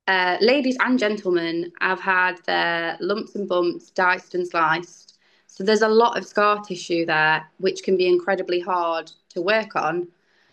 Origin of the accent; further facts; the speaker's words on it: Yorkshire and the Humber, United Kingdom; I am from Yorkshire and I make the best brew going.